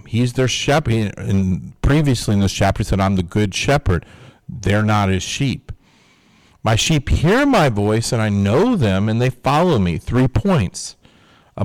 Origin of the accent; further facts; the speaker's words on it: Missouri, United States; I'm from Missouri. Show me. I don't know if you've ever heard that. Missouri is the show me state. That's where I'm from originally.